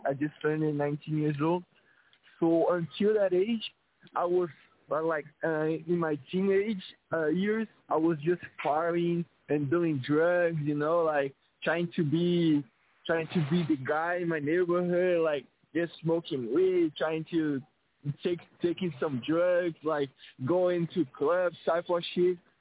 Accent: Brazil; English is a second language; So, back in Brazil, I was born in 2003, as I said.

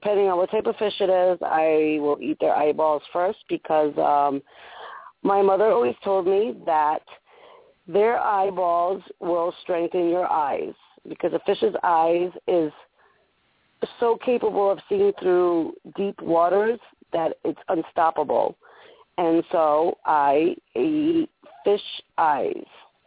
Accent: Boston, Massachusetts, United States; accent: Boston; I think Jeremy was digging me through via phone and via my Boston accent.

